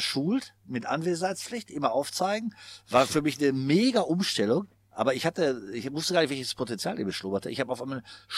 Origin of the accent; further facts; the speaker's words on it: Bottrop, North Rhine-Westphalia, Germany; ich komme aus Bottrop-Kirchhellen